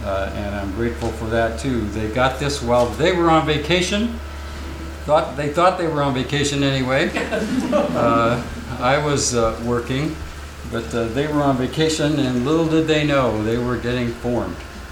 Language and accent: English; Valparaiso, Indiana, United States; from Valparaiso, Indiana, and very grateful to be here.